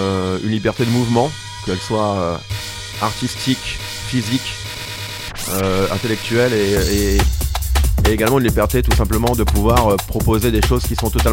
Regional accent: Maubeuge, Hauts-de-France, France; tout a commencé dans mon quartier. Où j'ai grandi à Maubeuge, dans le quartier d'Épinette.

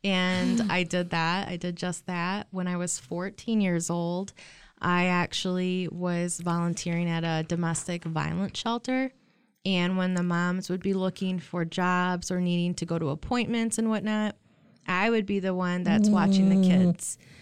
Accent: DeWitt, Michigan, United States; also born or lived in Lansing, Michigan; So I was born in Lansing, Michigan, and I moved to DeWitt when I was about 9 years old.

